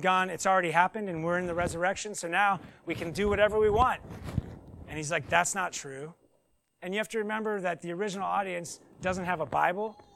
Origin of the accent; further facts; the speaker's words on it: Seattle, Washington, United States; Growing up in Seattle, we would sometimes go to Mount Rainier.